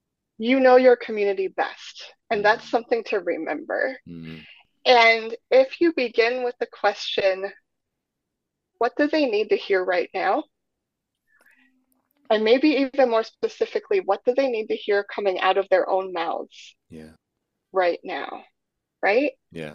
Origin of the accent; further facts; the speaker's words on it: Minnesota, United States; I'm originally from Minnesota and the pool was always cold.